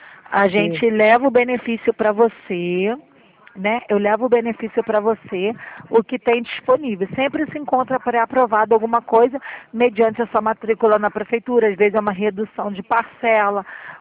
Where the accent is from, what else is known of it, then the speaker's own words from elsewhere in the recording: Maricá, Rio de Janeiro, Brazil; eu sou de Maricá, você é meu vizinho.